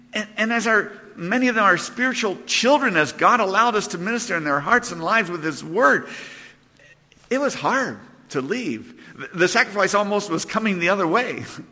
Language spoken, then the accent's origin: English; Pennsylvania, United States; I grew up in Pennsylvania on a farm, and I left the beautiful green cow-covered hills of Pennsylvania and landed in New Mexico